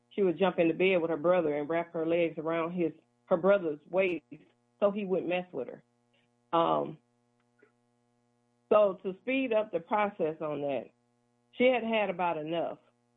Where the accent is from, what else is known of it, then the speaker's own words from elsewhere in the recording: the South, United States; I have a friend that I grew up with in the South.